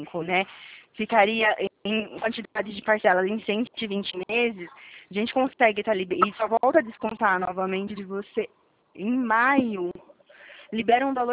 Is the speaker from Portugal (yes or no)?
no; Araras, São Paulo, Brazil; eu sou daqui de Araras, do ladinho.